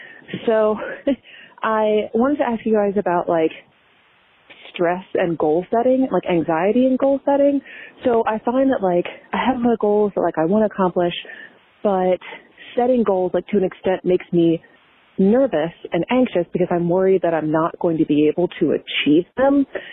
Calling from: Maryland, United States; I'm calling from Maryland, and I am absolutely obsessed with your podcast.

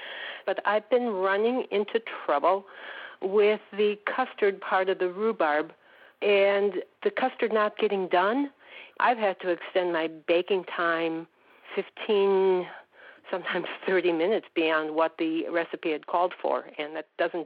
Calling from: Oshkosh, Wisconsin, United States; I'm from Oshkosh, Wisconsin.

